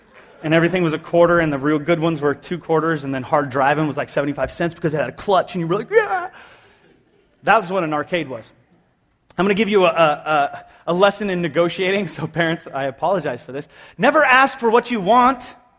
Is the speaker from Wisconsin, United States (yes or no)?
no; San Jose, California, United States; we grew up in San Jose in a two-bedroom apartment in the ghetto.